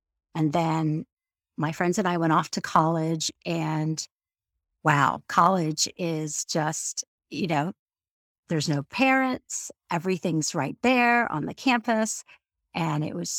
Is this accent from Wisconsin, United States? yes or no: no; Florida, United States; also born or lived in New York City / Washington, D.C.; I grew up in Florida, and after I graduated college, I lived in New York City for about 7.5 years.